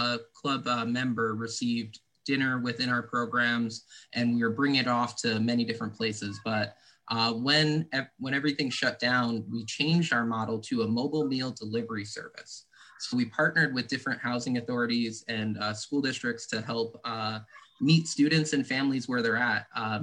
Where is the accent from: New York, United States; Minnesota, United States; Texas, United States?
New York, United States; Lansingburgh; I grew up in Lansingburg